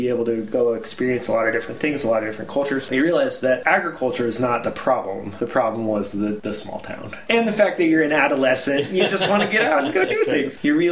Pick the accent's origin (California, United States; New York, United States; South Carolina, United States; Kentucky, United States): California, United States; I'm from California. I grew up in a farming family.